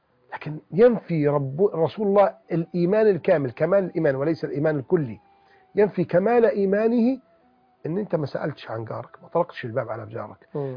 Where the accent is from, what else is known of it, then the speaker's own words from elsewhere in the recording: Alexandria, Alexandria Governorate, Egypt; وأنا وإنت اسكندرانية يعني